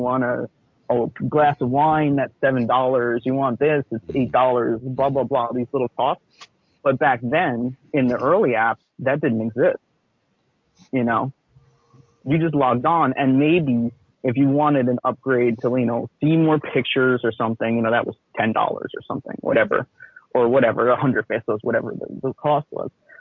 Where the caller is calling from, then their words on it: New York, United States; I'm calling from New York.